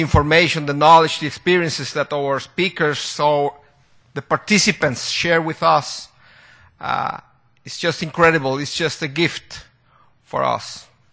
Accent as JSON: {"language": "English", "country": "Guatemala", "moved": "yes", "said": "I'm originally from Guatemala."}